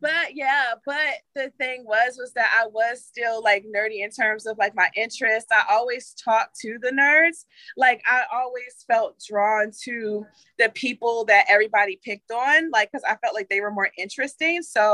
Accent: Maryland, United States; just growing up in Maryland, they had awards for like kids that were like a minority

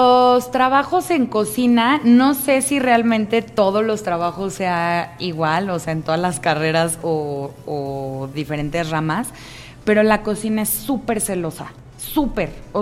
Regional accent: Mexico; como buena educación mexicana

